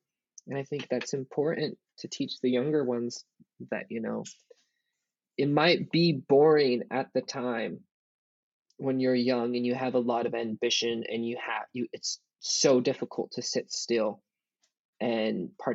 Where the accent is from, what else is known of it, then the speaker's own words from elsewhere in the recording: Taos Pueblo, New Mexico, United States; In that sense where I grew up in Taos Pueblo, there's a lot of traditions, there's a lot of responsibility because you're from a Pueblo and you're from a village